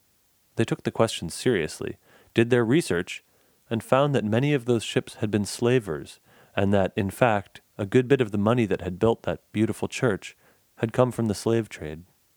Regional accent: United States; As an American, I could not avoid responsibility.

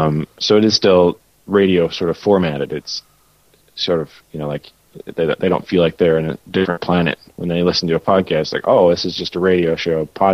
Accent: Minneapolis, Minnesota, United States; I came from Minneapolis is where I grew up, and it has a big independent music scene

